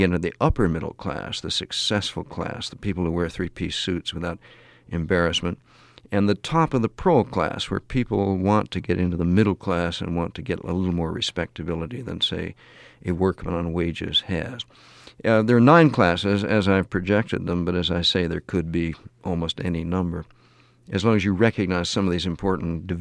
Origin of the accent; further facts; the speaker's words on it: Pasadena, California, United States; born there; Another strong pull is the pull of the class into which I was born in Pasadena, California, which is like Westchester.